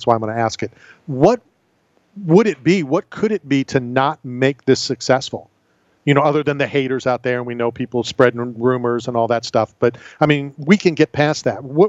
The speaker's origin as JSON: {"language": "English", "town": "Tampa", "region": "Florida", "country": "United States", "tie": "born or raised there", "said": "I'm a little concerned about my hometown. It's almost like Philly sometimes in Tampa."}